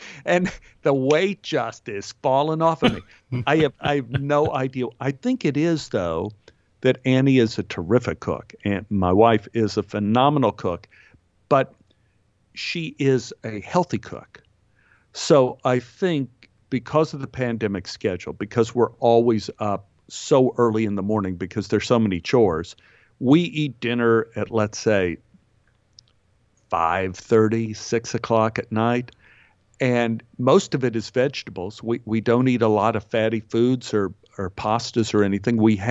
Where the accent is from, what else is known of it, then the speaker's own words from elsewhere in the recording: Texas, United States; because growing up in Texas, I spent my life spitting seeds.